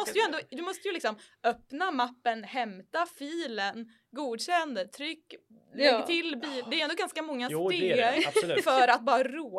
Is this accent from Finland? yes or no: no; Norway; now in Sweden; I och med att jag är norsk medborgare. Jag måste alltid skicka in så här... frågeformulär på att jag liksom får vara i Sverige.